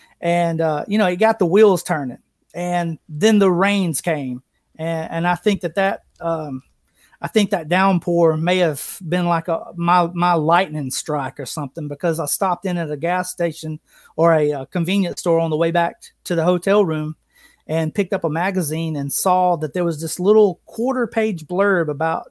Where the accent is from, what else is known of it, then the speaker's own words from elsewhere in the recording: Fulton, Mississippi, United States; And this is back in my hometown of Fulton, Mississippi.